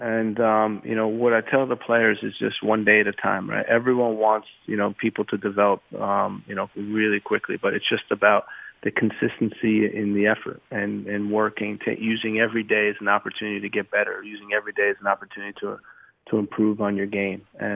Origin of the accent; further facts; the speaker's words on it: New Jersey, United States; Growing up in New Jersey and playing with all different ethnicities and seeing how the game was played on different parts of the world